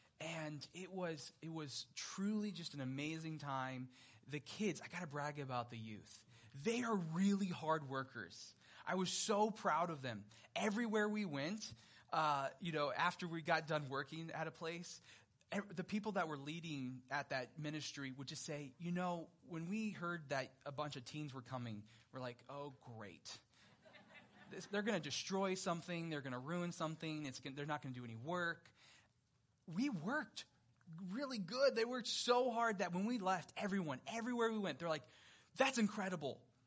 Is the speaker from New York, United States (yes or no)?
no; California, United States; And good thing I'm from California, we don't say yes, ma'am, yes, sir, you know, it's just culturally what we do out there.